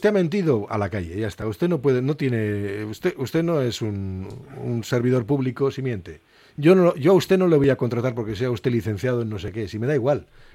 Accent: Basque Country, Spain; Yo soy un internacionalista vasco.

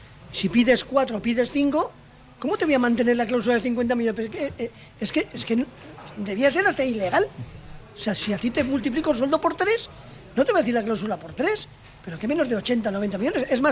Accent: Bilbao, Basque Country, Spain; o sea, que soy de Bilbao.

